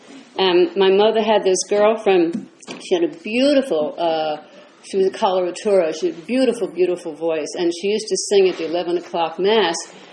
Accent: Jersey City, New Jersey, United States; also born or lived in New York; now in California, United States; I wouldn't let people know that I was from Jersey City because I was ashamed. Jersey City had a horrible reputation. It used to be called Dirty City. And I grew up in the poor section of town, downtown

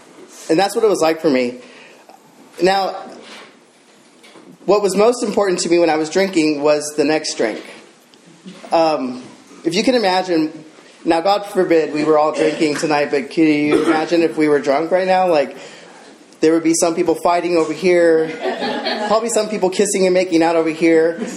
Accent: California, United States; I grew up in the Bay Area. I took dance class when I was 6

